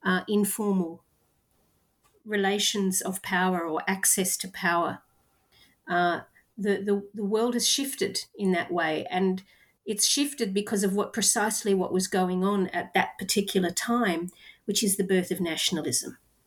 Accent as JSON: {"language": "English", "country": "Australia", "said": "I'm Australian but of European background, and my mother was actually born in Belgium, and I grew up, therefore, reading Tintin and Asterix."}